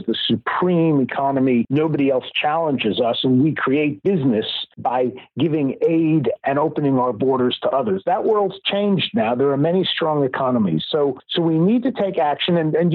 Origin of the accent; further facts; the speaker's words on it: United States; And as an American, I'm very proud of Boeing.